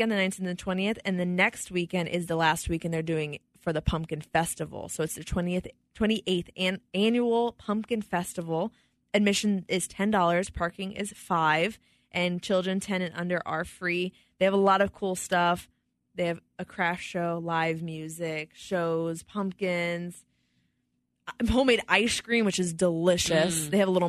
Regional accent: Bradenton, Florida, United States; The first one I'm going to say is the beloved for me in my hometown of Bradenton, Florida, Hunsader Farms.

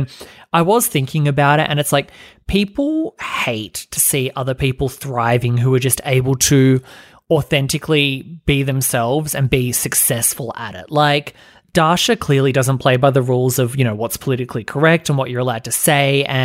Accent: Australia; I'm Australian

